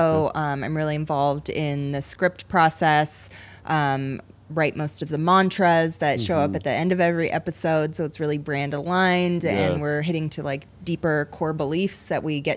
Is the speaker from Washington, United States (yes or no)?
yes; Vancouver, Washington, United States; We're from Vancouver, Washington.